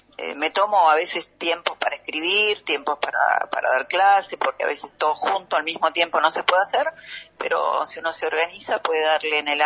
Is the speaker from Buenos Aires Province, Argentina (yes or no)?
no; Mendoza, Argentina; Yo soy mendocina y a mí me encanta el interior de nuestro país